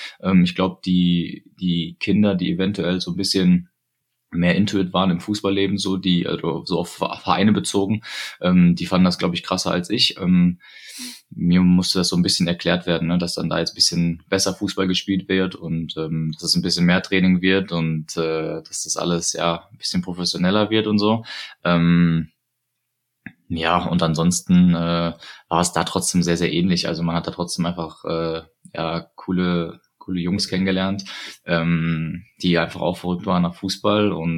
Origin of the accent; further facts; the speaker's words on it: Essen, North Rhine-Westphalia, Germany; Also ich bin 27 Jahre alt, ich bin ursprünglich Essener.